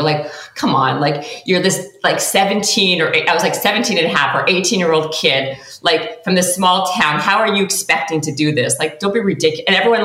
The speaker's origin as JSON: {"language": "English", "country": "Canada", "said": "I'm Canadian, so our version of MTV is called Much Music."}